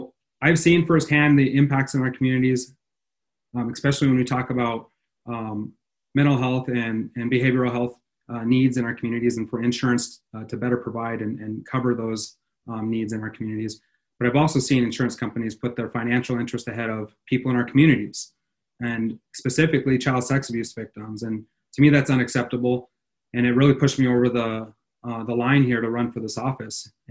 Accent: Ronan, Montana, United States; My background is I grew up in Ronan, Montana, bucking bales and changing pipes for my neighbors.

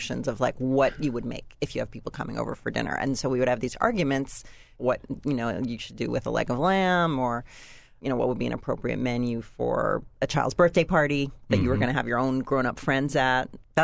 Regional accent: United States; I am an American.

